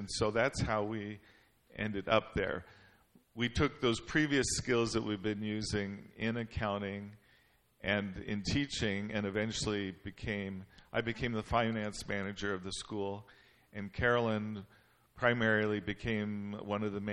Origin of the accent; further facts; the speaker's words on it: California, United States; I come from parents who are British. So we grew up in Southern California, met in university, in InterVarsity Christian Fellowship Group.